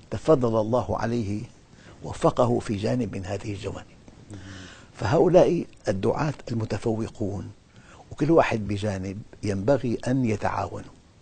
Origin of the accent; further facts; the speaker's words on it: Syria; المدفع عندنا في الشام يثبت بإطلاق مدفع.